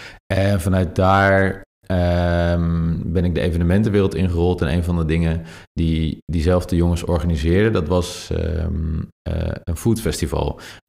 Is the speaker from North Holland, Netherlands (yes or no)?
no; Goes, Zeeland, Netherlands; born there; now in Utrecht, Netherlands; 31 jaar. Ik ben geboren in Goes, woon tegenwoordig in Utrecht.